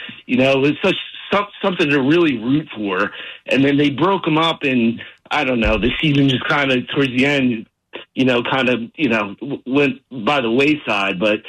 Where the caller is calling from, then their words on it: New Jersey, United States; Yeah, so I'm from New Jersey.